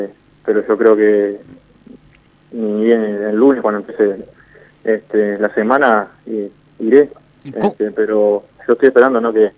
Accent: Montevideo, Uruguay; No, yo soy de Montevideo, pero estaba en Argentina

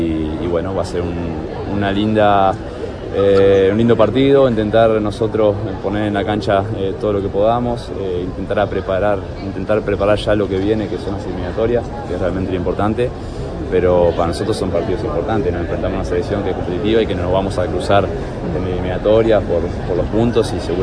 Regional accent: Uruguay; moved away; Es como cuando te mudás, cuando me fui de Uruguay a Europa, más o menos lo mismo.

